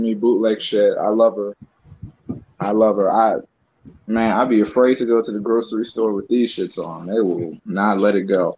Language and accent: English; New York City, New York, United States; yeah, New York. I was born in Queens Hospital. But and then we moved to Far Rockaway, Queens. But Far Rockaway, Queens was too ghetto.